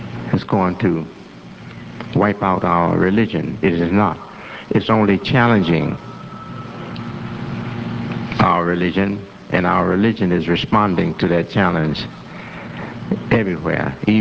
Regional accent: Hamtramck, Michigan, United States; born there; I was born in a house on Yemen Street in what was called, and still is, I think, called Hamtramck, Michigan.

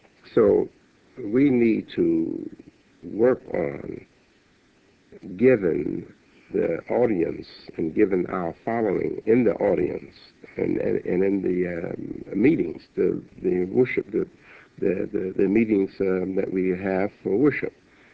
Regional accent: Chicago, Illinois, United States; As you know, I'm a Chicagoan, and you are too. When we live in the suburbs, of Chicago.

